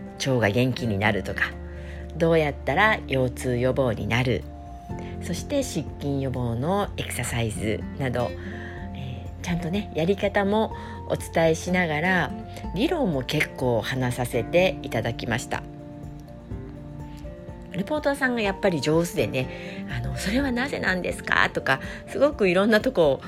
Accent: Shimonoseki, Yamaguchi, Japan; 私は下関出身なので、

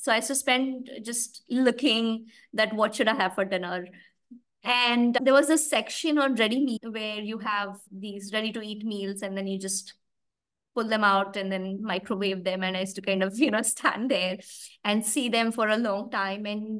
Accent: Mumbai, Maharashtra, India; English is a second language; now in United Kingdom; coming from India, and I was brought up in Mumbai, where, you know, there are just people everywhere, right?

